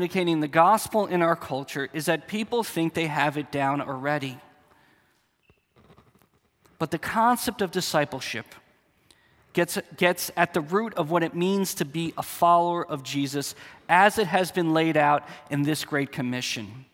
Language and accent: English; New Jersey, United States; also born or lived in New York; I was born in New York and raised in New Jersey.